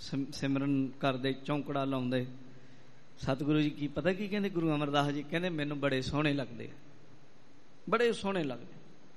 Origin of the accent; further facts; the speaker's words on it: Punjab, India; born there; ਅਸੀਂ ਪੰਜਾਬ ਦੀ ਧਰਤੀ 'ਤੇ ਜੰਮੇ, ਸਾਡੇ 'ਤੇ ਬਖਸ਼ਿਸ਼ ਕੀਤੀ, ਅਸੀਂ ਸਿੱਖਾਂ ਦੇ ਘਰ ਜੰਮੇ